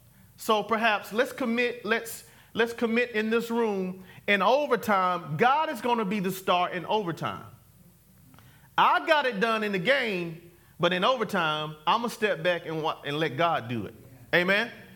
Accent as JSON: {"language": "English", "town": "Fairfax", "region": "South Carolina", "country": "United States", "said": "I'm from Fairfax, South Carolina. It's hard to do because we talk slow."}